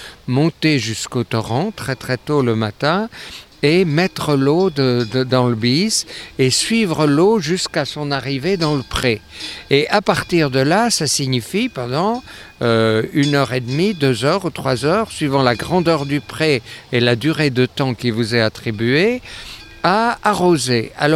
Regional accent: Valais, Switzerland; Chez moi, dans le Val d'Anniviers, c'est disparu en quelques années

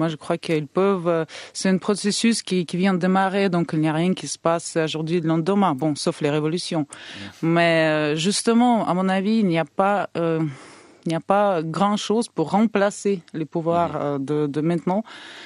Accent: Saint Petersburg, Russia; moi, je viens de Saint-Pétersbourg, c'est la ville qui a accueilli trois révolutions.

